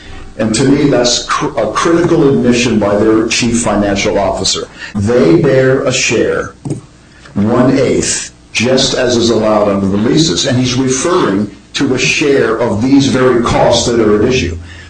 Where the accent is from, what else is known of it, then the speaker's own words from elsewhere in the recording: Montclair, New Jersey, United States; born there; Yeah, I was born in Montclair